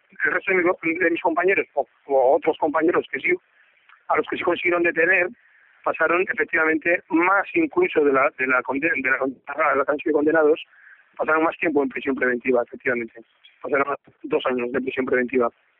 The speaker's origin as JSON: {"language": "Spanish", "region": "Basque Country", "country": "Spain", "said": "entra en la naturaleza de nuestra identidad como vascos"}